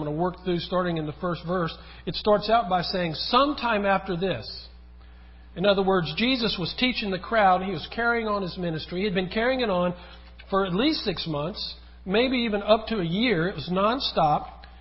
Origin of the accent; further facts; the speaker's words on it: Louisiana, United States; Well, back when I was a kid, in my hometown in central Louisiana, we had a bakery.